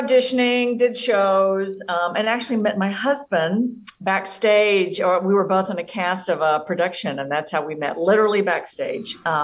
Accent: Arkansas, United States; accent: Southern; So I am not a native Midwesterner. I was born and raised in Arkansas. of all places. And so a Southerner actually by birth. I've managed to sort of work that dialect out of my speech since then.

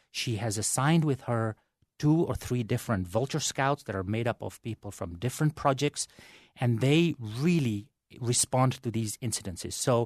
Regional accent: Kenya; I was based in Kenya. In fact, I'm Kenyan. Kenyan was home for me.

